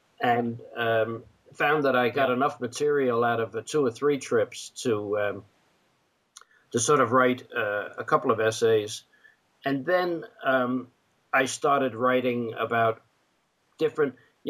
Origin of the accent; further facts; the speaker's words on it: Queens, New York, United States; Then I revisited my hometown in Queens, New York. You know, there are five boroughs in New York, and Queens is one of them.